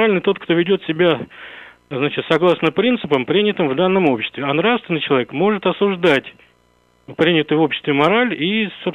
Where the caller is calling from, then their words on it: Moscow, Russia; из Москвы.